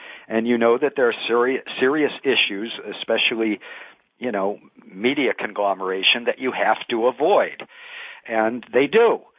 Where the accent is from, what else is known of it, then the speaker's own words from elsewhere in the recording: Detroit, Michigan, United States; I grew up in Detroit. I wasn't old enough to see it, but there were, I think, five or six dailies in the 20s, 30s.